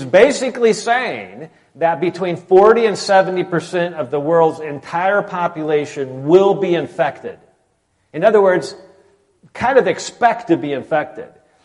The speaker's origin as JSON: {"language": "English", "region": "Michigan", "country": "United States", "said": "She always buys me Buckeye sweatshirts, and I'm from Michigan, right? So I feel like a traitor."}